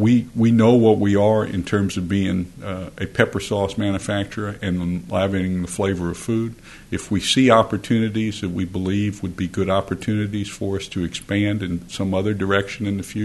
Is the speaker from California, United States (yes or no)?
no; New Orleans, Louisiana, United States; I grew up in New Orleans, but we spent all of our summers here.